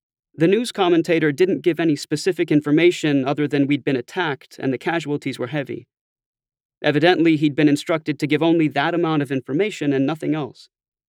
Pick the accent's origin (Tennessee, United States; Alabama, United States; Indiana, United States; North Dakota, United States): Alabama, United States; Mobile; I went by the Albright drugstore in my hometown of Mobile, Alabama